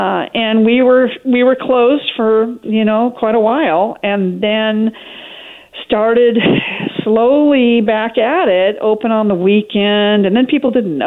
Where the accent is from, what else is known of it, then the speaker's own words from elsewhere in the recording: Portland, Oregon, United States; now in Newport, United States; I grew up in Portland, went to OSU for both degrees, but like I said, traveled around the West to, you know, pull my career together.